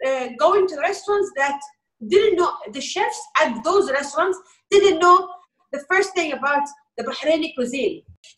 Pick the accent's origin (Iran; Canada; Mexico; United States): Iran; I grew up in farms in Iran, where my mom, my late mom, came from.